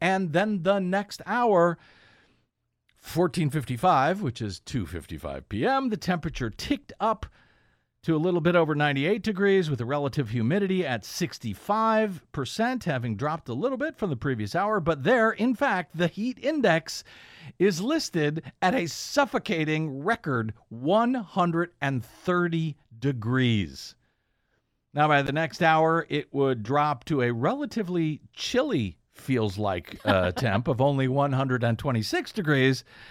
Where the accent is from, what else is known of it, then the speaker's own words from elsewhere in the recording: St. Louis, Missouri, United States; which also caught my eye when I saw it because, of course, I'm from St. Louis originally, so it really stood out.